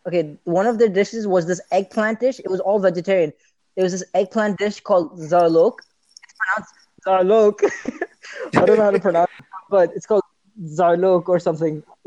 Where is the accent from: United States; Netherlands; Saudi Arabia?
Saudi Arabia; since I grew up in Saudi, I never really had like amazing food.